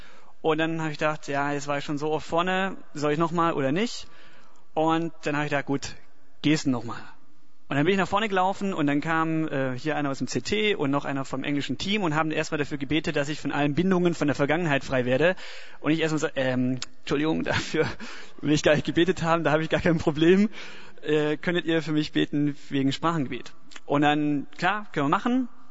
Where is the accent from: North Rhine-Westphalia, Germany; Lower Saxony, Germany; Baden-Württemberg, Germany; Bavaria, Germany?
Baden-Württemberg, Germany; Ich bin Schwabe